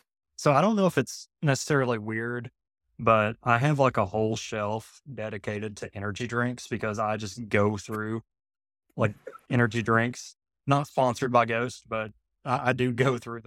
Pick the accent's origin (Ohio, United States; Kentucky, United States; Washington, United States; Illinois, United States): Kentucky, United States; Pikeville; now in Lexington, United States; I am originally from Pikeville, Kentucky, but now I live in Lexington, Kentucky.